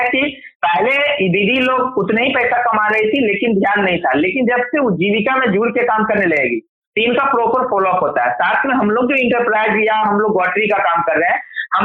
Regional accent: Bihar, India

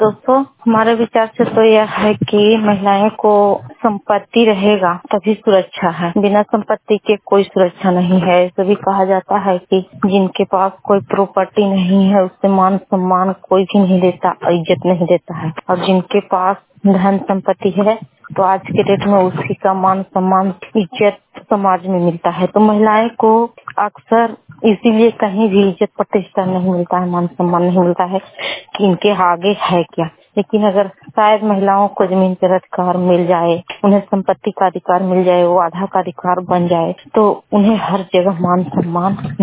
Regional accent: Sanda Sari, Bihar, India; मेरा गांव हुआ संदा साड़ी।

